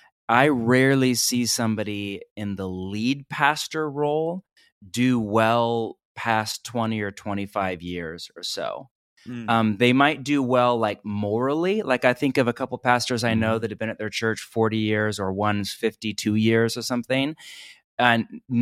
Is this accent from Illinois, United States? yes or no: no; California, United States; also born or lived in Pacific Northwest; I'm from California originally, we were in, you know, the Pacific Northwest for so many years, but I'm from California originally.